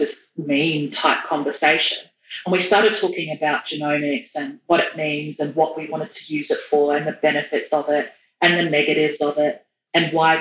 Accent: Yarrabah, Queensland, Australia; So I'm from Yarrabah in Far North Queensland.

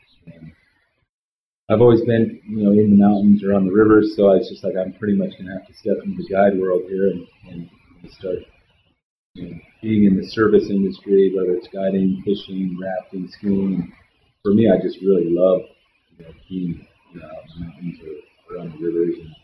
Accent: Montana, United States; now in Jackson, United States; I grew up skiing in Montana, and came to Jackson for some junior races in 1983, I think it was.

